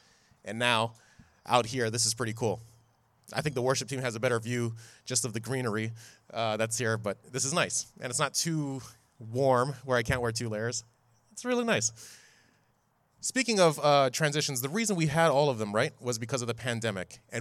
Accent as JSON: {"language": "English", "town": "Honolulu", "region": "Hawaii", "country": "United States", "said": "I'm from Honolulu, and when we start off our sermons, we say aloha, and the congregation usually responds with aloha."}